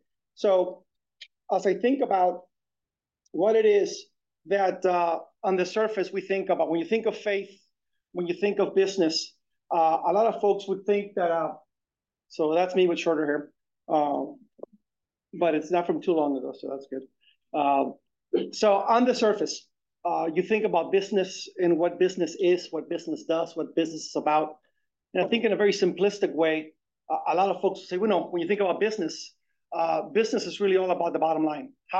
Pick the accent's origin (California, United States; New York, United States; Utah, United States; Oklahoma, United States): California, United States; San Diego; I know it's a little cold, but I'm from San Diego. Trust me, this is cold.